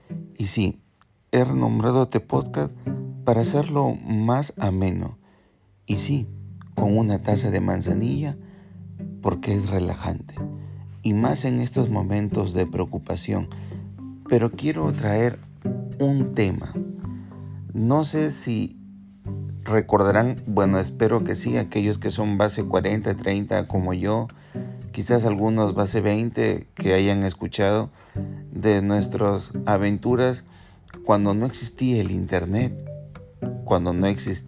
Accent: Peru; los que somos de Perú y me escuchan en el extranjero, los viajes a Lima

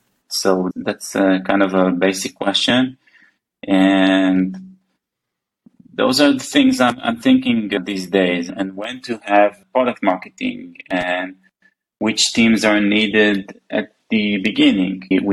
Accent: Safed, Northern District, Israel; We were both born and raised in Tzfat, and we went to school together.

